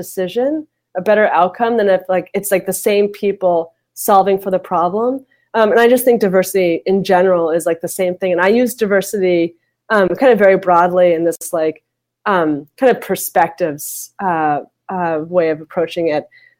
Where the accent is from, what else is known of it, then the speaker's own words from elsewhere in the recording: New York, United States; now in San Francisco, United States; I love living in San Francisco. I'm a New Yorker, but, like, I just adore San Francisco